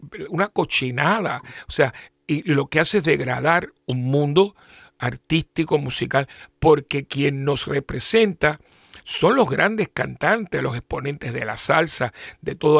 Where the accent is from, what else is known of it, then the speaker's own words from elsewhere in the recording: Puerto Rico; la mayoría de mi pueblo puertorriqueño no está de acuerdo